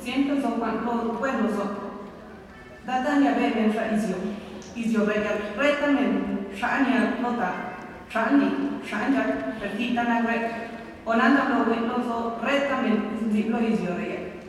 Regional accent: Oaxaca, Mexico; Soy zapoteca de la Sierra Sur del estado de Oaxaca, becada del sistema de becas para estudiantes indígenas y afrodescendientes de la UNAM.

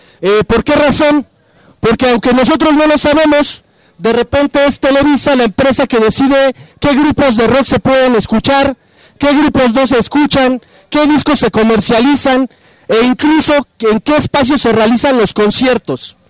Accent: Ciudad Nezahualcóyotl, State of Mexico, Mexico; Yo soy originario de Ciudad Nezahualcóyotl

